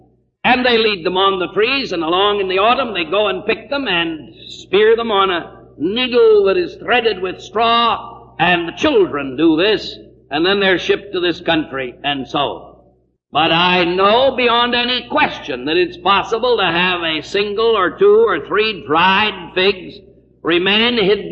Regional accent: California, United States; I was brought up in California. The house in which I was born had approximately 75 feet away from it a fig tree.

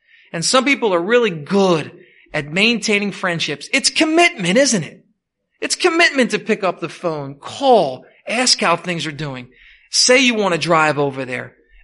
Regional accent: Philadelphia, Pennsylvania, United States; I had a close friend growing up in Southwest Philadelphia.

